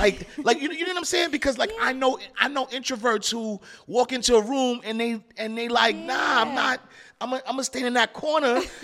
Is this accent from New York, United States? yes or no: yes; New York, United States; I'm from New York, so it was a lot of nine means that was coming out.